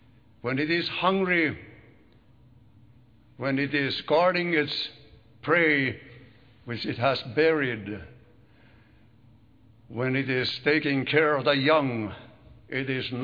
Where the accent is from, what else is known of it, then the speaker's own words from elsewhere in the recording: Finland; first language Finnish; English is a second language; I have my native language in Finnish, and I enjoy reading in Finnish, comparing English and Finnish